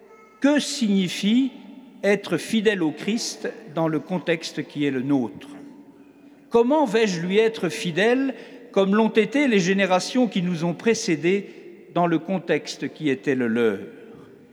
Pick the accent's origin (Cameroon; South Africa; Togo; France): Cameroon; les horreurs que nous traversons chez nous au Nord Cameroun